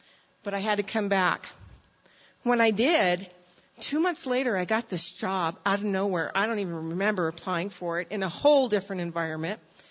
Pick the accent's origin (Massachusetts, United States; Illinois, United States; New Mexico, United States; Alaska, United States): New Mexico, United States; also born or lived in California; now in Albuquerque, United States; I just moved back to Albuquerque about 2 years ago. I was originally from New Mexico. I moved to California for a job, was there for 30 years.